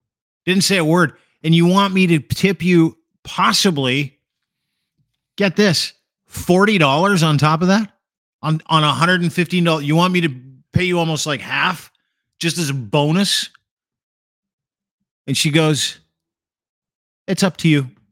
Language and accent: English; Markham, Ontario, Canada; I'm from Markham, which is 70% Asian.